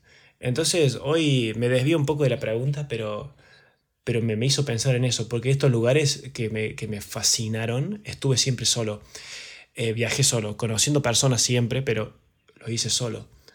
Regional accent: Argentina; born there; Después te diría que, dejando de lado mi país natal, un lugar que me gusta mucho

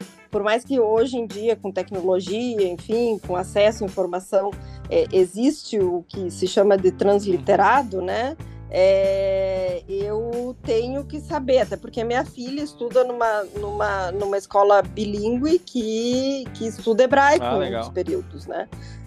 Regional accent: Santana do Livramento, Rio Grande do Sul, Brazil; born there; Eu falo espanhol igual eu falo português. Eu nasci no interior, né, em Santana do Livramento, e essa cidade de fronteira, né, na verdade é uma fronteira aberta

